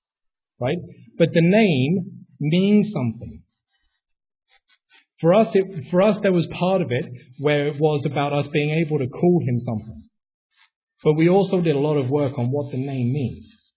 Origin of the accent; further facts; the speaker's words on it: United Kingdom; for me, I couldn't, being British, you know, very dour and sophisticated